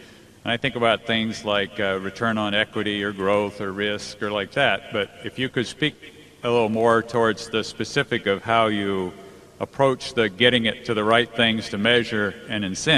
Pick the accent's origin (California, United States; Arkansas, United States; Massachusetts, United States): California, United States; Menlo Park; I'm from Menlo Park, California.